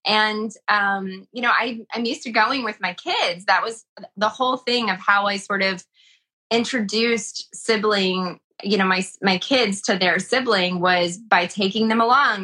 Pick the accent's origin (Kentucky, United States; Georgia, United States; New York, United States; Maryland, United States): Kentucky, United States; I'm from Kentucky